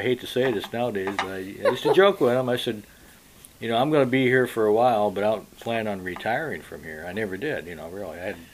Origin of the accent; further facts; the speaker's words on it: South Haven, Michigan, United States; born there; now in Otsego, United States; I was born in South Haven, Michigan, April 10th, 1948.